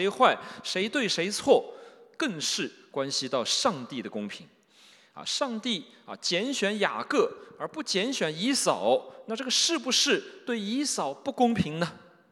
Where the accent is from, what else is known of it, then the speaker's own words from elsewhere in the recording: China; 我们中国人我们就知道你在那个幼儿园开始就不能够输在起跑线上是吧